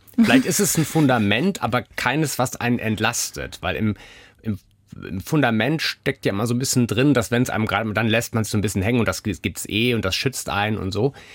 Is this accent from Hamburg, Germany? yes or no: yes; Hamburg, Germany; Ich bin in Hamburg aufgewachsen